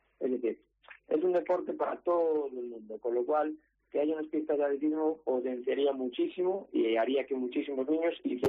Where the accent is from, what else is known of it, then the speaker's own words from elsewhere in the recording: Viveiro, Galicia, Spain; haciendo referencia a mi pueblo, pues porque a mí me gusta. Yo, para mí, es el mejor sitio del mundo.